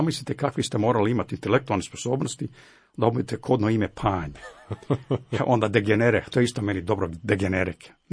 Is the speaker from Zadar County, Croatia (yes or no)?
no; Zagreb, City of Zagreb, Croatia; born there; Ja sam rođen u Zagrebu